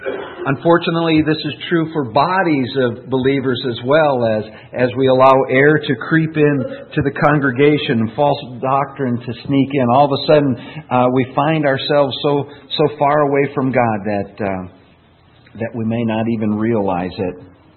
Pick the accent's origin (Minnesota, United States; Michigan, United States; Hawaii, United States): Minnesota, United States; I've been a fairly landlocked individual growing up in Minnesota.